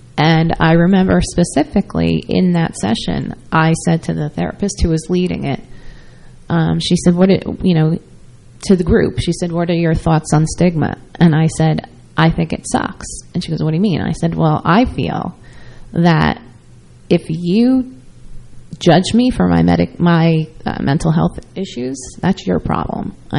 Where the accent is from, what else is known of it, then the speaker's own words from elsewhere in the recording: New York, United States; And I'm from New York originally.